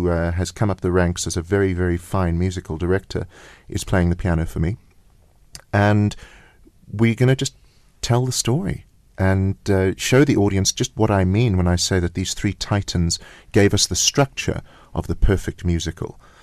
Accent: South Africa; No, we're South African.

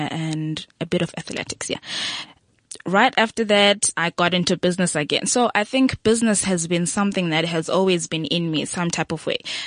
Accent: Mthatha, Eastern Cape, South Africa; the co-founder of WeTalk, born and raised in Omtata, doing my first year at Boston City Campus.

